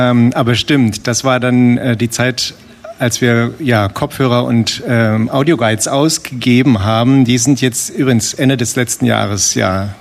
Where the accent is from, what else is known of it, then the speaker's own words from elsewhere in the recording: East Germany, Germany; Also ich bin ja ein Kind des Ostens